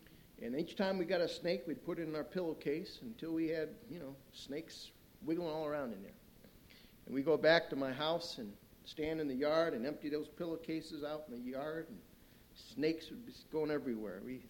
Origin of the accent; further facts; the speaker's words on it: Ohio, United States; I'm an Ohioan. I'm a Buckeye boy. And back there in Ohio, I grew up almost on the Sandusky River.